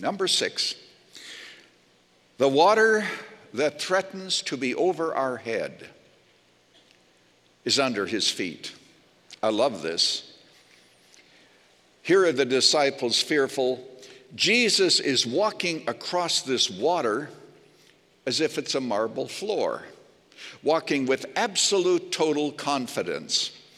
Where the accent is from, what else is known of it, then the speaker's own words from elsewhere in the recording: Illinois, United States; now in Arizona, United States; You have to remember, I come from Illinois